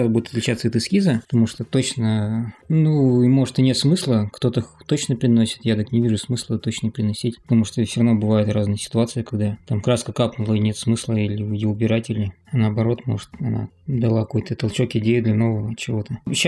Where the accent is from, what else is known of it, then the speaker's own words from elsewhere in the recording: Severodvinsk, Arkhangelsk Oblast, Russia; born there; now in Arkhangelsk, Russia; Родился в Середвинске, сейчас живу в Архангельске.